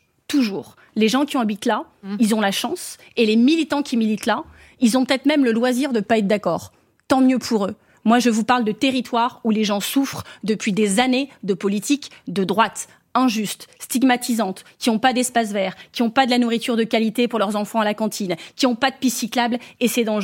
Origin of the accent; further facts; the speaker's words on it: Hauts-de-France, France; moi, je viens du bassin minier du Pas-de-Calais.